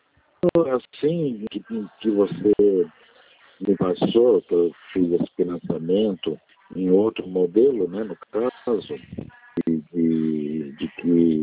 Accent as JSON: {"language": "Portuguese", "town": "Campinas", "region": "São Paulo", "country": "Brazil", "said": "Eu trabalho lá em Valinhos, né, na prefeitura, mas eu sou daqui de Campinas também."}